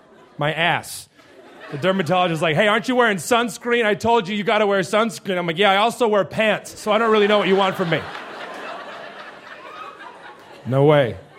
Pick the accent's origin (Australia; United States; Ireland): Ireland; the main reason I'm with a black woman is because I'm Irish and we got to do something because the sun is trying to kill my people